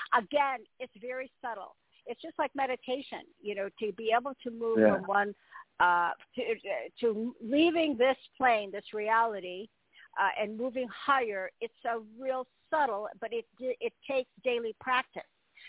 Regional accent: Illinois, United States; because we're out west, you know, we're in Nevada, I find for myself, because I grew up in Illinois, so there's so much humidity there.

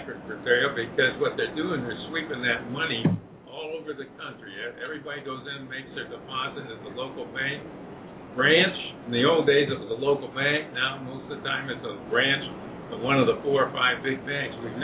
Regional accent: Elkhart, Indiana, United States; like my hometown of Elkhart, Indiana, got a fair chance to get a loan for his small business

